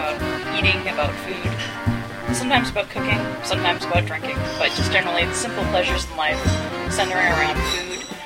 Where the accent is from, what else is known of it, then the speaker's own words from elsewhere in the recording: Canada; I'm originally from Canada, Tracy's originally from the Pittsburgh area.